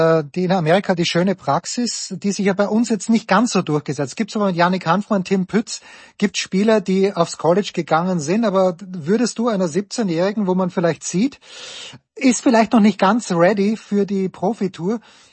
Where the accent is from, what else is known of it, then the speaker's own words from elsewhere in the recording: Austria; Als Österreicher schaue ich in dieser Woche, Kasi, gerne nach Limoges